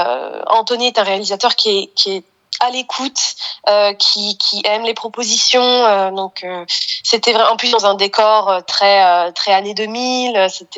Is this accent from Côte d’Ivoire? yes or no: no; France; On sent que quand je parle anglais, je suis française, mais j'arrive quand même à me débrouiller.